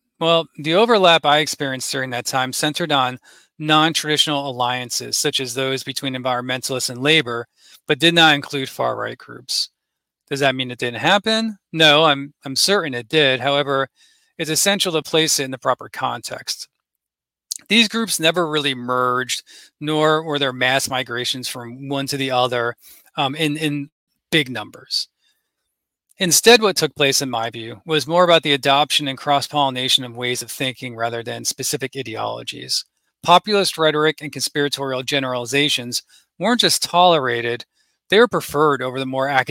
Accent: Northeast, United States; I grew up in the Northeast, where these ideals were widespread and entrenched, with easy access to hubs in areas like Vermont, Massachusetts, upstate New York, etc.

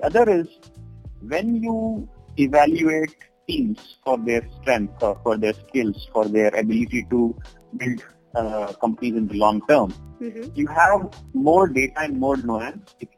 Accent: Hyderabad, Telangana, India; Well, I grew up in Hyderabad. We were two siblings, me and my younger brother

